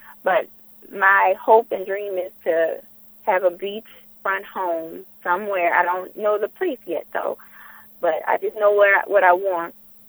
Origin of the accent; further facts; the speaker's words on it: New Orleans, Louisiana, United States; I am from New Orleans. Single-parent home, but I knew my father.